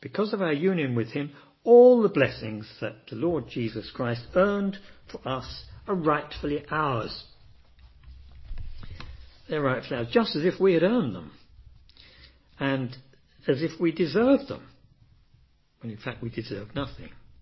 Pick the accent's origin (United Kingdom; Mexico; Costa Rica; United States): United Kingdom; We're British. We're stiff upper lip.